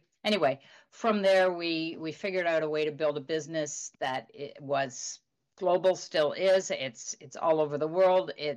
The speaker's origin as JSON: {"language": "English", "town": "Montreal", "region": "Quebec", "country": "Canada", "tie": "born or raised there", "lives_now": "Fredericton, Canada", "said": "I grew up in Montreal."}